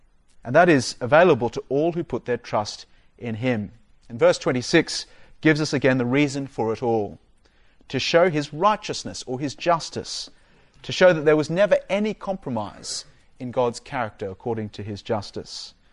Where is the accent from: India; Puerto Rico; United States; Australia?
Australia; When I was growing up in Australia, the sun was hot.